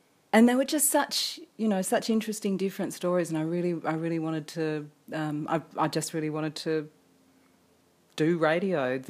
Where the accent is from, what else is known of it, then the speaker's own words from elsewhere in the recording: Bunbury, Western Australia, Australia; born there; I was born in Bunbury, and Mum brought me here when I was about 8.